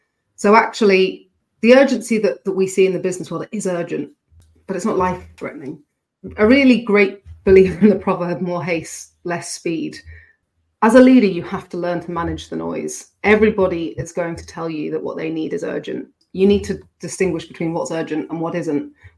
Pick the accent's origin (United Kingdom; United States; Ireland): United Kingdom; oh, well, I'm British. I'm supposed to tell you lots of really good things first.